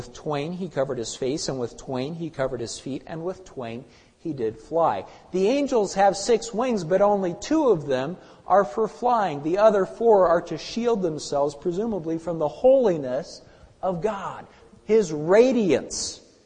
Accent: Germany; My family and I were living in Germany. I grew up in Germany as a missionary kid.

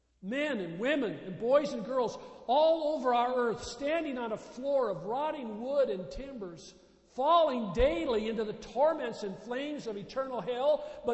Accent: United States; I'm American through and through, and that means I like Boeing too.

